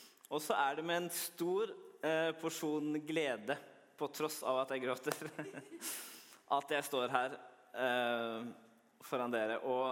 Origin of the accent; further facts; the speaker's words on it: Eastern Norway, Norway; accent: Eastern Norwegian; når både Thomas og jeg snakker østlandsk, litt rask østlandsk.